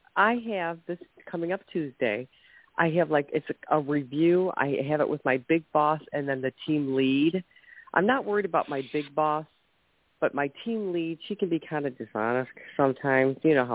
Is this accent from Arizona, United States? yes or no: no; Ohio, United States